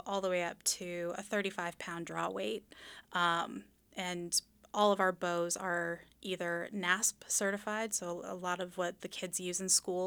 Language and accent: English; Colorado, United States; So for me, it was, I grew up in Colorado, and so we had a outdoor lab in sixth grade.